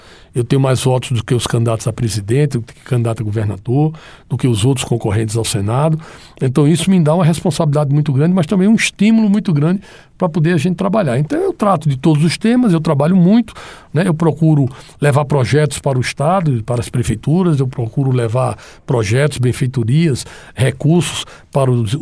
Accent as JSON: {"language": "Portuguese", "region": "Pernambuco", "country": "Brazil", "tie": "born there", "lives_now": "Roraima, Brazil", "said": "Eu sou roraimense hoje, eu sou de nascimento pernambucano, mas sou roraimense de opção, né?"}